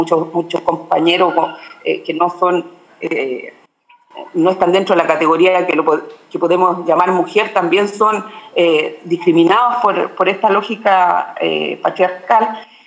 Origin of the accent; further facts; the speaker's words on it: Chile; desde la región mapuche, de donde yo vengo en Chile